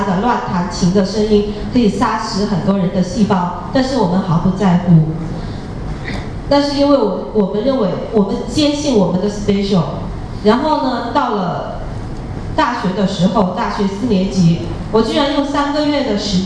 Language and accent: Chinese; Guizhou, China; 在我的家乡，是我出生在贵州，是一个贫穷的山村